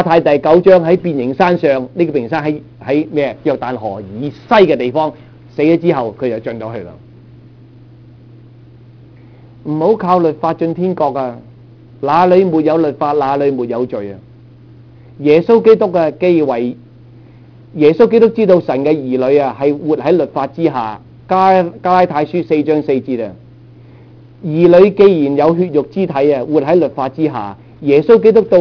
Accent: China; 我系中国人

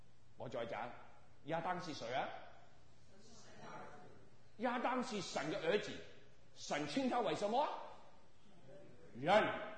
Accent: China; 哎呀呀，我们中国人要讲句说啊，我们是龙人的后裔

